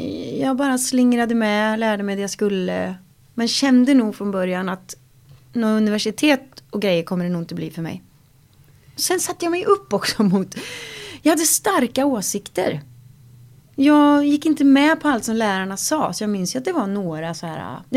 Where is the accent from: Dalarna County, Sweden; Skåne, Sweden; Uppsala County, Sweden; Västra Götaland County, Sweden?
Västra Götaland County, Sweden; Gullspång; när jag växte upp i Gullspång